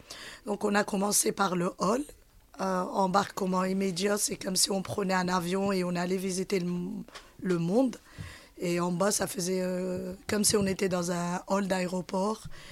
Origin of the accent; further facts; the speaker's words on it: Morocco; Je suis marocaine, oui.